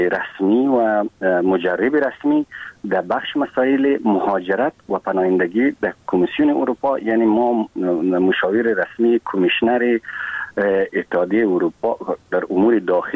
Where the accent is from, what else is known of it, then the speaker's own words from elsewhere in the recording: Afghanistan; به عنوان یک افغان و یک مهاجر افغان